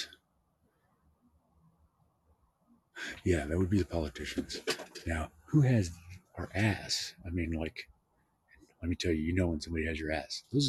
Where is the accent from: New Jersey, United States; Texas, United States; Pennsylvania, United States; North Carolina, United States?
Texas, United States; No, I'm not. I'm born and raised in West Texas.